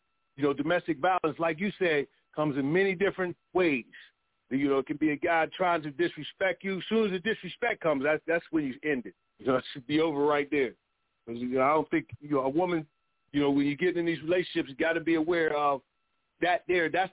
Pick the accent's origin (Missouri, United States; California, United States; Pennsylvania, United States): Pennsylvania, United States; Pittsburgh; Like my brother from Philly, that's my homeboy. I'm from Pittsburgh, Pennsylvania. We all from PA.